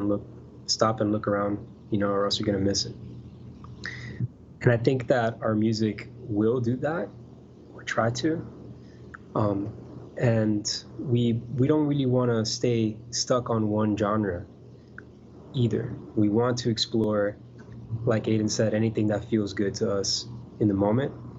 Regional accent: Brazil; Yeah, Brazil. I'm from Brazil, so I would love to go there and perform and stuff.

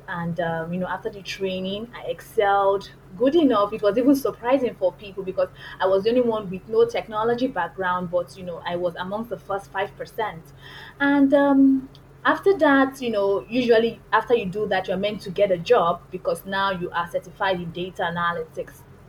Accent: Lagos, Nigeria; So first things first, I'm from Lagos, Nigeria in West Africa.

